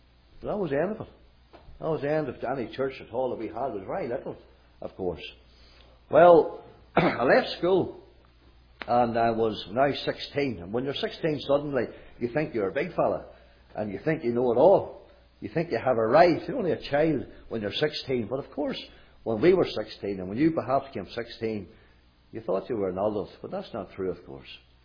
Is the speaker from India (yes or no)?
no; Glenann, Northern Ireland, United Kingdom; I was born in Uray, in this county town. I live in a little home, County Armagh, Northern Ireland, a wee village called Glenann.